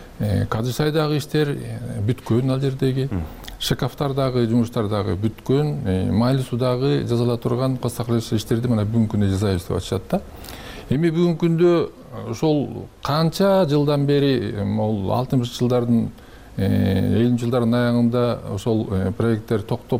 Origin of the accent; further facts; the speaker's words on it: Min-Kush, Naryn Region, Kyrgyzstan; Мисалы мен да ошол өзүм миңкуштук болом, миңкуш жергесинде төрөлгөм. Ошол жерде атам да миңкуштук, ошол жерде төрөлгөн.